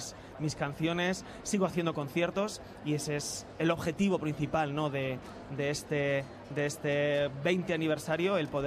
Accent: Vitoria, Basque Country, Spain; now in Madrid, Spain; Y dejé Vitoria, mi tierra querida, pues por obligación, ¿no?

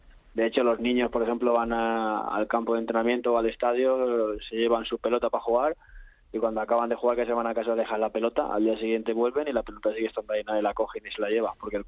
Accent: Valencia, Valencian Community, Spain; moved away as an adult; also born or lived in Malta / Maldives; now in Faroe Islands; yo soy de Valencia y yo había jugado toda mi carrera en Valencia hasta que me dan la oportunidad de salir fuera, que primero fue Malta, luego las Islas Maldivas y luego de Islas Maldivas me vine a Feroe.

